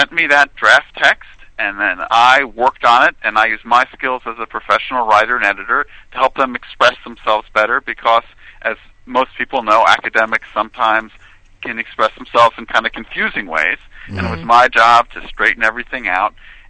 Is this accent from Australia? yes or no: no; New York City, New York, United States; No, actually, I grew up in Manhattan on the Upper West Side.